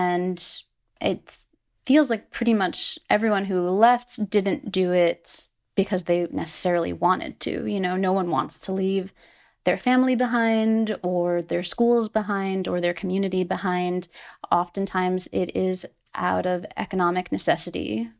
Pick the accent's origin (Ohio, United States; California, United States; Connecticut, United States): Connecticut, United States; also born or lived in New York; little cultural things that definitely feel different than the way I grew up in Connecticut or any experience I ever had in New York.